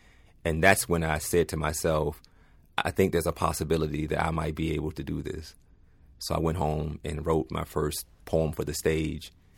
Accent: Richmond, Virginia, United States; I grew up on the south side of Richmond, Virginia. Richmond, Virginia is a town that is built on tobacco. So I grew up in a neighborhood called Oak Grove, Bellmead, Blackwell.

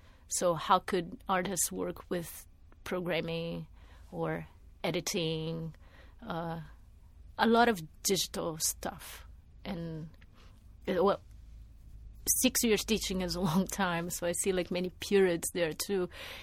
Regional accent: Brazil; now in Atlanta, United States; Yes, I grew up in Brazil. I was born and grew up in Brazil. My family is already a family of immigrants, as probably 90% of Brazilians are. I'm mixed. I belong to different cultures already.

